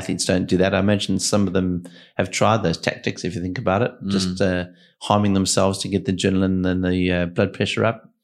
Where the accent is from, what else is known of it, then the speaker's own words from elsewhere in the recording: South Africa; because we are from South Africa